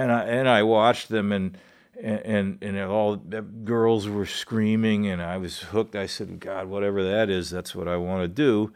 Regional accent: the South, United States; The kids would make fun of me for being a Yankee and stuff, even though I'm really a Southerner

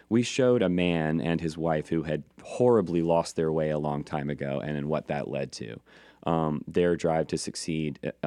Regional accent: Georgia, United States; I learned to tell stories growing up in Georgia because people would sit around and tell stories.

